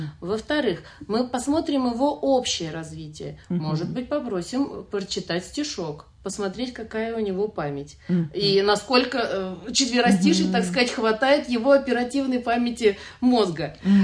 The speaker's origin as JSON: {"language": "Russian", "town": "Ramenskoye", "region": "Moscow Oblast", "country": "Russia", "tie": "born or raised there", "said": "я родилась в Раменском. И всю жизнь я провела в Раменском."}